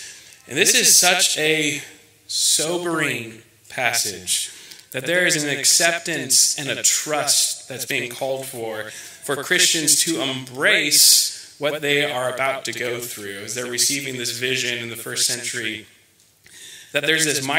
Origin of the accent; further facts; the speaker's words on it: United States; I think as an American, I want to be like a revolutionary.